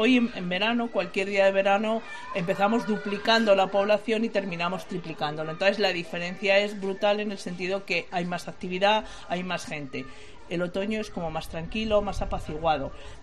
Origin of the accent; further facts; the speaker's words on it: Casillas, Castile and León, Spain; Somos de Ávila, pero tenemos una provincia importante que es Madrid.